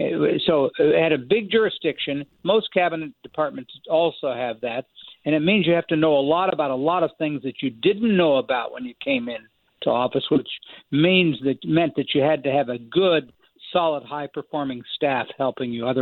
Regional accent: Kansas, United States; I knew a little bit about farm issues because I was from Kansas and knew about cattle and wheat and other commodities.

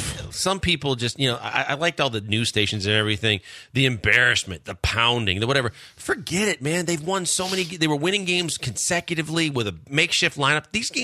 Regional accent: Milwaukee, Wisconsin, United States; I assume they're saying that because I'm from Milwaukee and the Brewers and Cubs are in the same division.

